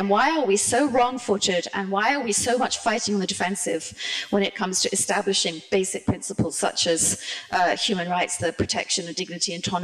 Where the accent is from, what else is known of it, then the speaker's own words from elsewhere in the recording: Hong Kong; also born or lived in China; I'm myself from Hong Kong. I've lived nearly 40 years of my life in China